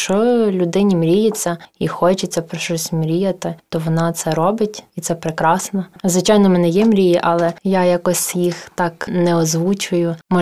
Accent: Velyka Kamianka, Ivano-Frankivsk Oblast, Ukraine; born there; Я народилася в селі Велика Кам'янка Коломийського району нашої області.

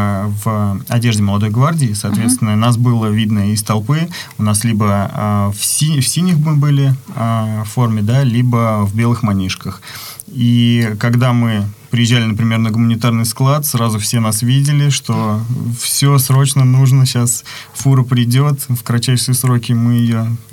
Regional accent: Vladimir, Vladimir Oblast, Russia; и я из Владимира.

